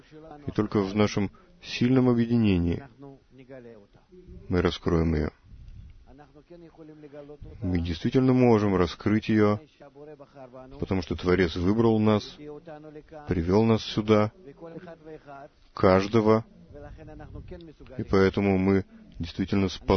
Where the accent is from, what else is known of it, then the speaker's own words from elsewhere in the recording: San Francisco, California, United States; из Сан-Франциско.